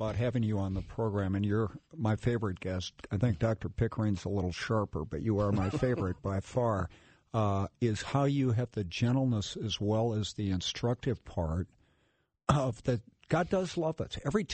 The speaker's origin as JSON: {"language": "English", "country": "Ireland", "said": "And I'm Irish. You know, we have the gift of tragedy."}